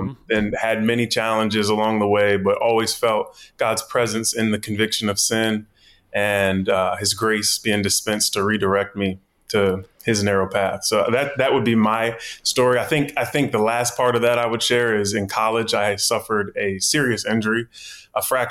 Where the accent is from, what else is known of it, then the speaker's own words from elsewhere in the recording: Laurel, Maryland, United States; So I'm from Laurel, Maryland. Virginia came into my history just through college. So I grew up in a Baptist church.